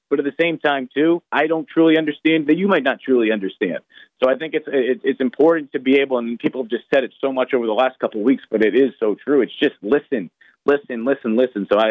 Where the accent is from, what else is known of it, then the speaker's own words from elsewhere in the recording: Boston, Massachusetts, United States; I mean, I know you're from Jersey, I'm from Boston, so the pace is a little bit different down here.